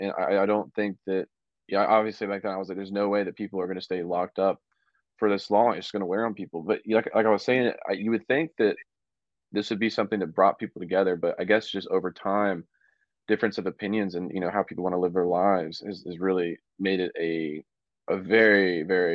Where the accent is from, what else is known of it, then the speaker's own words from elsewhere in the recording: South Carolina, United States; Dude, I remember I'm from South Carolina